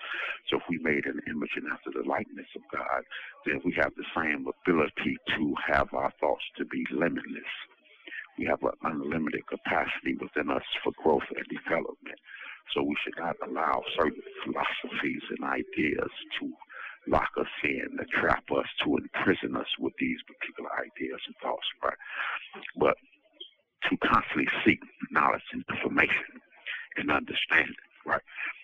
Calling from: Michigan, United States; calling now from Kinross Correctional Facility here in Michigan. I'm transferred from Elgin

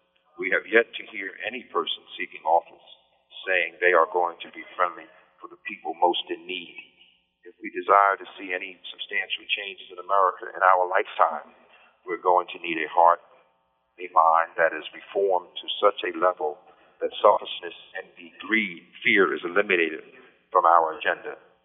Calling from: Pennsylvania, United States; I'm calling from Pennsylvania, State Prison, SCI, Phoenix.

